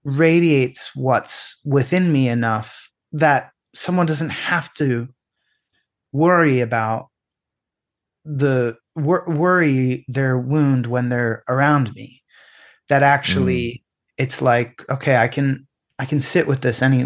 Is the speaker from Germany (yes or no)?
no; Syria; look, I'm Syrian. So I have the benefit of being like part of, I mean, I'm half Irish as well